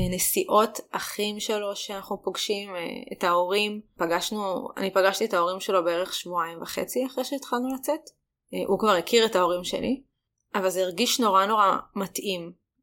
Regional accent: Judea and Samaria Area, Israel; כשאני נוסעת הביתה להורים שלי, אני גם במקור, מי שלא יודע, מבקעת הירדן

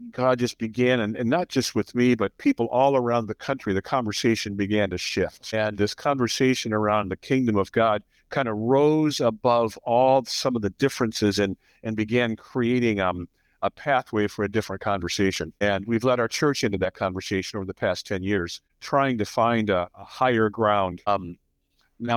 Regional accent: Detroit, Michigan, United States; But interestingly enough, I grew up in the Detroit area. And so I grew up in a very racially diverse environment.

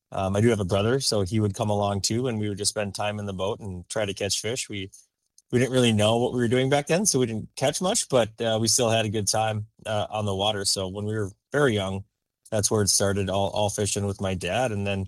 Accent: Moorhead, Minnesota, United States; We grew up fishing the small lakes of Minnesota. I grew up in Moorhead, just across the river from Fargo.

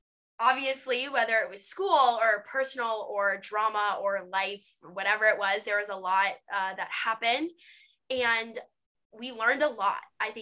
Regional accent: East Cobb, Georgia, United States; People get mad when I say I'm from Atlanta or like I have ATL in my bio. Don't worry, I took it out because like I'm not really from Atlanta. I'm from the suburbs.

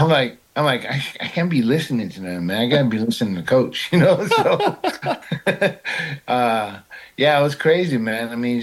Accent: Vallejo, California, United States; And he looks me up and down because, I mean, I'm from Vallejo, right?

